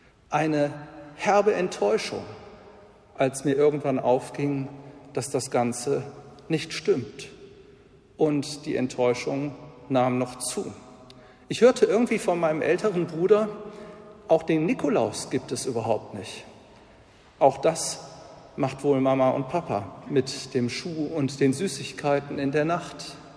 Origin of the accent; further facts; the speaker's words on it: Tönnisheide, North Rhine-Westphalia, Germany; ich komme ja aus Tönnesheide, aus der Nähe von Neviges, und wir waren sehr Wuppertal orientiert